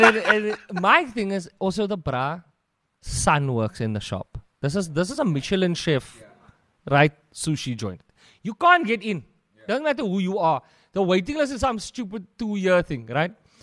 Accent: South Africa; I really don't want to stay anywhere outside of South Africa, just because I'm very South African.

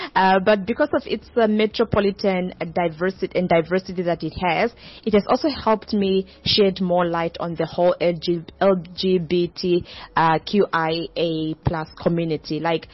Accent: Windhoek, Khomas, Namibia; moved away as an adult; now in Barcelona, Spain; I hail from Windhoek, but currently residing in Barcelona. I moved here 9 years ago

